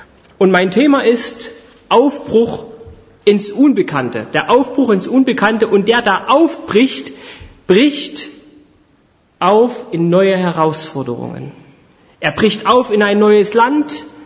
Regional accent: Saxony, Germany; Und ich bin gebürtiger Erzgebirgler, komme aus Sachsen, wohne aber seit 2011 in den alten Bundesländern.

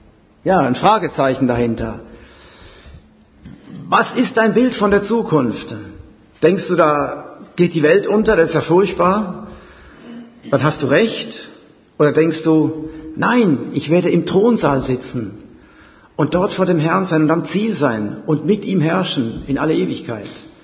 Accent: Zurich, Switzerland; ich stamme ursprünglich aus der Schweiz, wie mein Name auch verrät. Bin in Zürich geboren, habe mit etwa 20 Jahren mich bekehren dürfen zum Herrn Jesus. Ich bin in einer weltlichen Familie aufgewachsen

